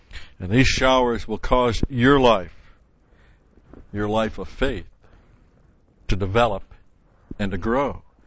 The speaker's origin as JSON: {"language": "English", "region": "New York", "country": "United States", "tie": "born or raised there", "said": "Now, when I was growing up in the New York State school system, they had Regents tests that you had to pass at the end of every year."}